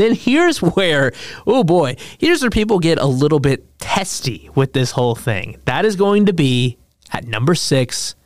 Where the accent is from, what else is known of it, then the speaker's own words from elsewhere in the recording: Tennessee, United States; I grew up here down in Tennessee in the South, and the SEC is king down here.